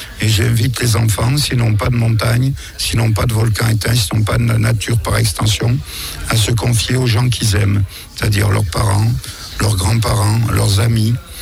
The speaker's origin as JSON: {"language": "French", "region": "Auvergne-Rhône-Alpes", "country": "France", "lives_now": "Saint-Amand-Montrond, France", "said": "parce que je suis originaire du Cantal, même si on s'est rapproché maintenant, on habite à Saint-Amand-Moron dans le Cher"}